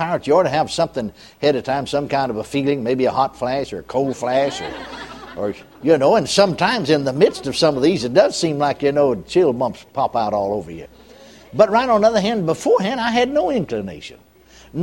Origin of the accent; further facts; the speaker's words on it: Texas, United States; I was born and raised in Texas